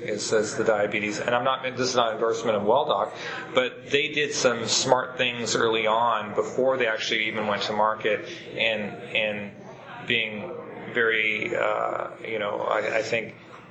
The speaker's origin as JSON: {"language": "English", "country": "Canada", "said": "despite being Canadian"}